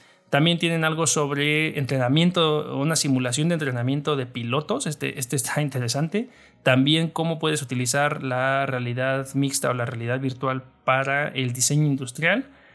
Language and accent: Spanish; Mexico; en mi país todavía, en México, todavía no está disponible